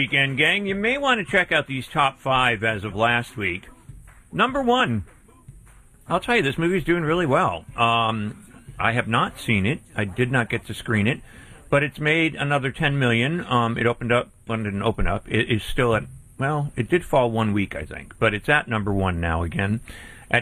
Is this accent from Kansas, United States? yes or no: no; Scranton, Pennsylvania, United States; Kayla and I grew up in the Scranton area, which is like just a few miles down the road.